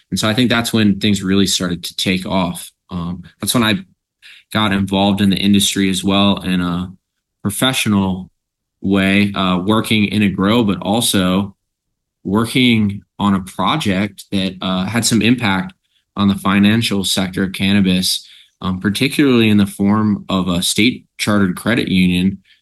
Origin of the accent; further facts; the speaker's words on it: South Carolina, United States; And growing up in South Carolina, it's still highly illegal.